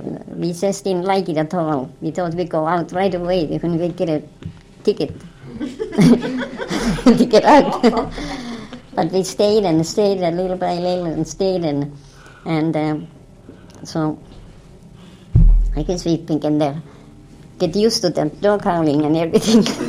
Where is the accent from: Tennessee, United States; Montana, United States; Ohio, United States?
Montana, United States; Butte; also born or lived in Iditarod; now in Fairbanks, United States; We come from Butte, you know, we come from 1913 it was when we come to Iditarod, and then we come from Iditarod to when the Second World started, 41